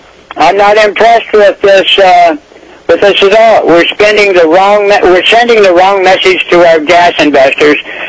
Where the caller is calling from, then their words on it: Kasilof, Alaska, United States; I'm calling from Kisilov, Alaska, and I'm representing myself.